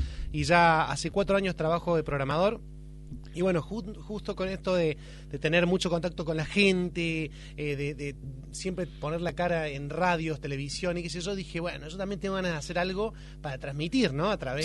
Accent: Córdoba, Argentina; born there; now in Buenos Aires, Argentina; En Córdoba capital y nací allá y me vine hace 9 años para hacer música acá

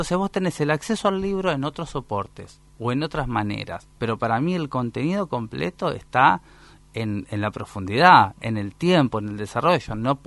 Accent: Longchamps, Buenos Aires Province, Argentina; Después yo soy, digamos, de Longchamps, del conurbano.

